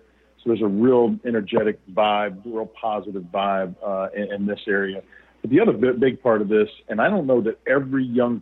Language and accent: English; Wichita, Kansas, United States; out at Wichita State, where I grew up in Kansas.